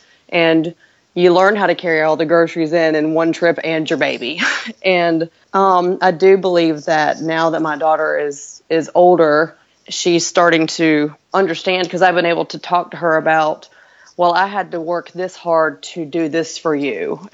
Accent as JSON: {"language": "English", "region": "Kansas", "country": "United States", "tie": "born or raised there", "lives_now": "South Carolina, United States", "said": "very conservative area, which is a little different where I grew up in Kansas. It was not as conservative."}